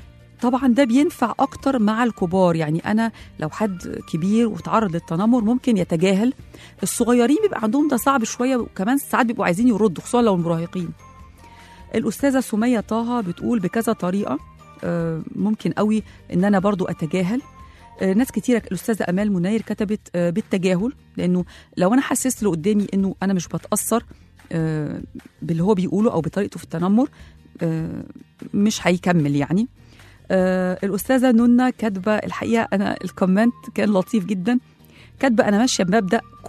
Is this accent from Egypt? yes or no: yes; Egypt; إحنا كمصريين عندنا السمار الحلو الجميل